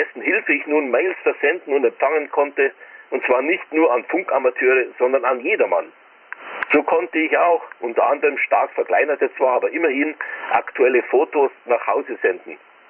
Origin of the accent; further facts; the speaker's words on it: Isen, Bavaria, Germany; aus meinem Heimatort Isen im Landkreis Erding